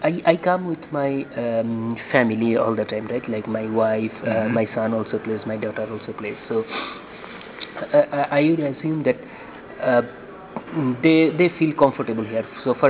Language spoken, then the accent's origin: English; Bangladesh; So we are from Bangladesh, and you know Bangladesh is a small country, a developing country.